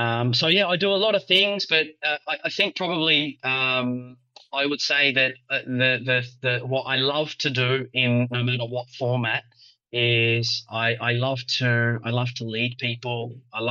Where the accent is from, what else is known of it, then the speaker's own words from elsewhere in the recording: Australia; moved away as an adult; now in Singapore; I'm an Aussie. I'm an expat living in Singapore now for 15 years.